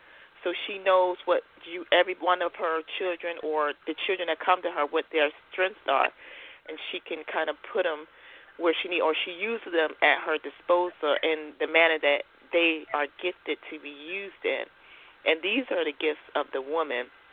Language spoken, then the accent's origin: English; North Carolina, United States; I'm from North Carolina.